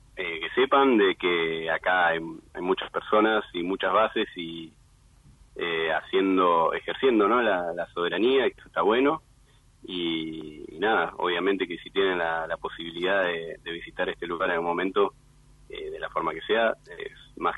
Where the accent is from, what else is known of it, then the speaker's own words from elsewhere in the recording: Mar del Plata, Buenos Aires Province, Argentina; also born or lived in Bariloche; Yo soy de Mar del Plata, hace un tiempo vivía en Bariloche.